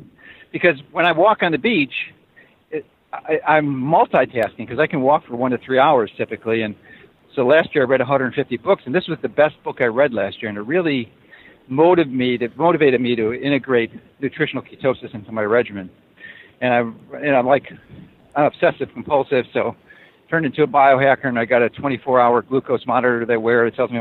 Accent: Chicago, Illinois, United States; moved away as an adult; I was born and raised in Chicago, went to kindergarten to postgraduate residency training, all within the city limits. So it's hard to be more of a Chicagoan, native Chicagoan than that.

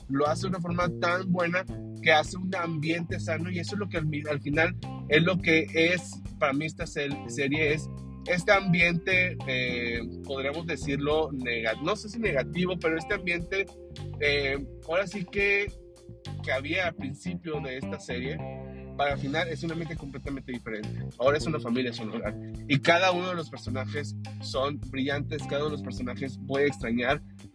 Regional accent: Mexico; y luego yo como mexicano, pues a lo mejor me es difícil

